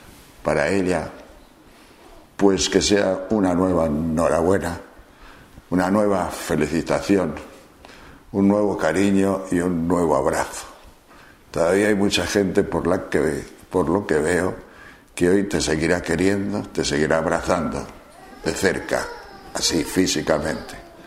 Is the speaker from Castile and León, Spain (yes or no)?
yes; Tejerina, Castile and León, Spain; como dicen en Tejerina, mi pueblo